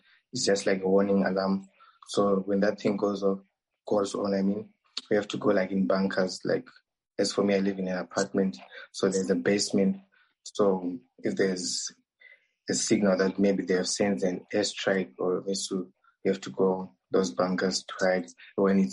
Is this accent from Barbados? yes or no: no; Zimbabwe; now in Khmelnytskyi, Ukraine; from Zimbabwe, and I'm in Ukraine, Chmielnytskyi